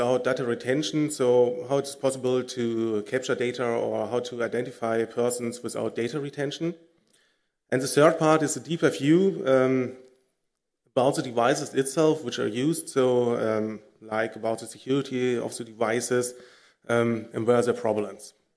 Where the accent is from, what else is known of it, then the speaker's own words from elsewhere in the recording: Cologne, North Rhine-Westphalia, Germany; English is a second language; So I'm from Cologne.